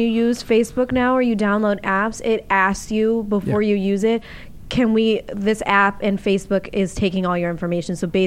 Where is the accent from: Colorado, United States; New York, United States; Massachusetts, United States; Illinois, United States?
Massachusetts, United States; Boston; Yeah, because like I know like I'm from Boston. I know Tom Brady's a quarterback.